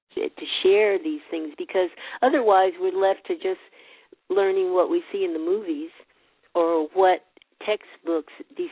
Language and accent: English; San Diego, California, United States; I was about 2 years old.